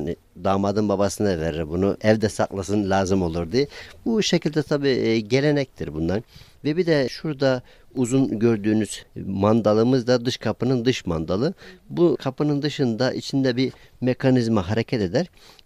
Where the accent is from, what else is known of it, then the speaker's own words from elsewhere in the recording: Ulus, Zonguldak, Turkey; born there; 1977 Zonguldak Ulus doğumluyum. 1982'den beri Safranbolu Demirciler Çarşısı'nda demircilik işleriyle uğraşmaktayım.